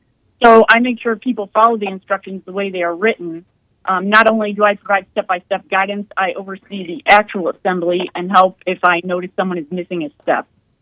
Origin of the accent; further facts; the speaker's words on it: Illinois, United States; now in Kansas, United States; I was born in Illinois, so I came from there, from the Chicago area, and we moved to Kansas.